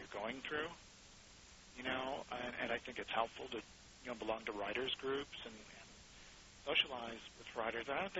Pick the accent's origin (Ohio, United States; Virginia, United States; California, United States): Ohio, United States; Growing up in Ohio.